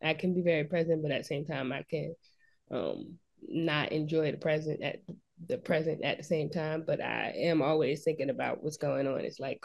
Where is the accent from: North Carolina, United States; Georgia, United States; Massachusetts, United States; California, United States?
Georgia, United States; Savannah; also born or lived in New Jersey; I grew up in Savannah. Spent most of my life there. I was born in Jersey, but I spent most of my life in Savannah.